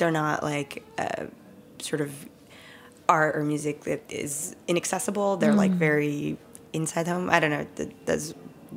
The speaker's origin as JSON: {"language": "English", "region": "New York", "country": "United States", "tie": "born there", "said": "Yes, I was born in New York."}